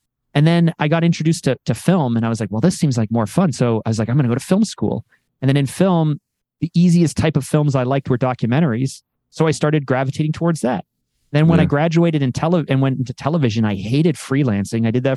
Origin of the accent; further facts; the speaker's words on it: Toronto, Ontario, Canada; I'm Canadian. So I live just outside of Toronto, Canada, and I grew up here.